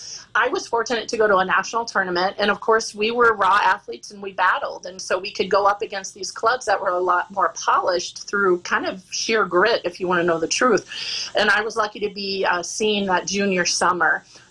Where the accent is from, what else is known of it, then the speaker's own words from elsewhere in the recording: Missouri, United States; I came from Missouri, and I'm 3rd shortest out of 7 kids.